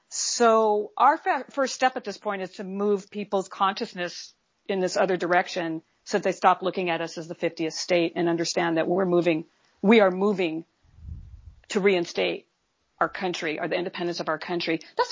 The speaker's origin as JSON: {"language": "English", "region": "Hawaii", "country": "United States", "said": "as a Hawaiian person, I think that's one way. It's probably the strongest way to save my own people"}